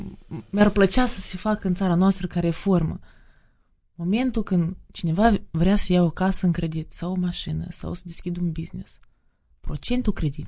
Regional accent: Moldova; born there; M-am născut în Republica Moldova.

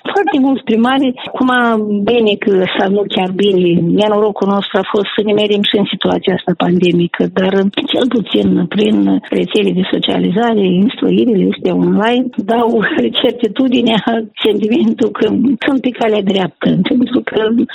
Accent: Vadul lui Sac, Dubăsari District, Moldova; copilărie foarte frumoasă, n-am avut noroc în viața mea de profesori de excepție, colegi, totdeauna la noi în sat s-a promovat valorile adevărate, cultură, artă, tot ce ține de suflet și am zis că aș putea și fac parte din comunitatea Vadului Sac.

